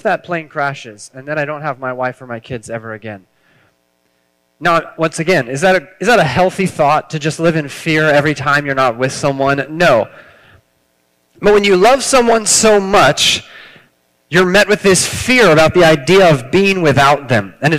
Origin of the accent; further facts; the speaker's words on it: Fortuna, California, United States; I was living in my hometown in Fortuna.